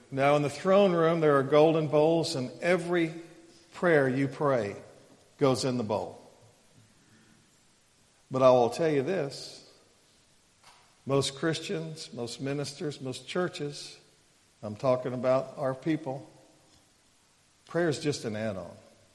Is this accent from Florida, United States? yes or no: no; Texas, United States; And, you know, I'm from Texas. We've got a saying down there.